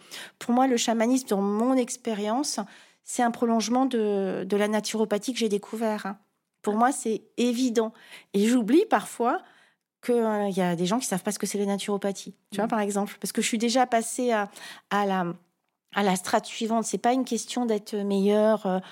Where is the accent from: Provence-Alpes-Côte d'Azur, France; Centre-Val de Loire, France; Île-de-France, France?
Île-de-France, France; Fontainebleau; born there; also born or lived in Paris; Pourtant, je suis née à Fontainebleau, donc j'avais la forêt.